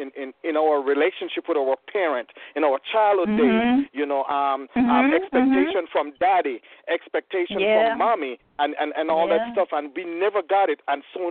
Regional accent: Jamaica; I'm from Jamaica.

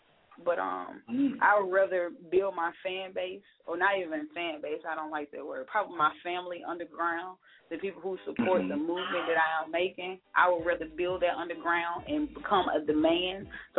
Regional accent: Alabama, United States; now in New York, United States; Well, like I said, I'm from the South. I'm from Alabama.

